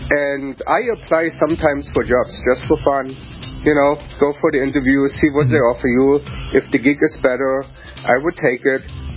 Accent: Germany; English is a second language; As you can hear, I'm not a real American. I'm originally from Germany, lived there the last 28 years.

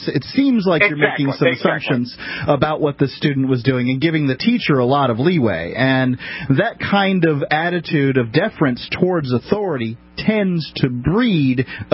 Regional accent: Southern United States, United States; Now I'm from the South, so anybody who wants to say that I'm discriminating against the South

